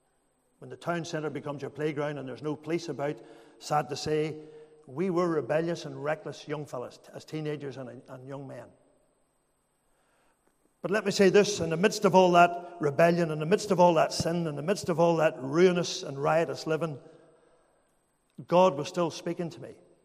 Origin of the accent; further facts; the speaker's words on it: Northern Ireland, United Kingdom; When I think about those years as a boy growing up in Makarrah, and Makarrah was very much like a lot of towns in the 70s, mid-70s, late 70s, early 80s, very much became a polarized town with the Troubles.